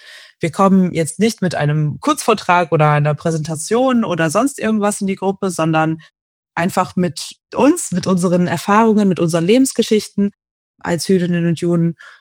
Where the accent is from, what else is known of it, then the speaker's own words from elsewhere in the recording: Halle, Saxony-Anhalt, Germany; ich komme ursprünglich aus Halle, Sachsen-Anhalt, also Halle-Saale, und bin dort geboren und aufgewachsen und bin jüdisch, bin in einer jüdischen Familie aufgewachsen. Meine Familie kommt ursprünglich aus der Ukraine und ist in den 90ern, sogenannte Kontingentflüchtlinge, nach Deutschland gekommen